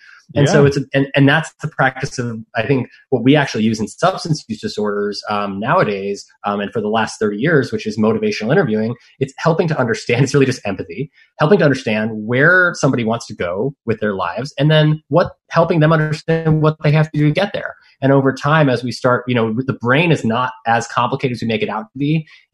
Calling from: Monterey, California, United States; I'm calling you from Monterey, California.

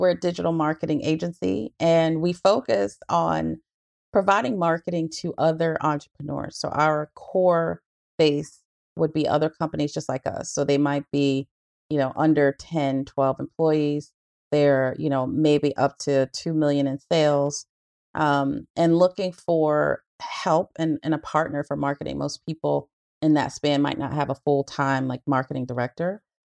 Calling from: Raleigh, North Carolina, United States; I'm in Raleigh, North Carolina.

